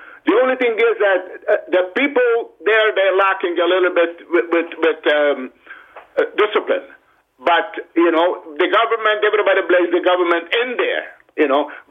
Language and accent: English; Malta; now in Canada; I'm from Malta.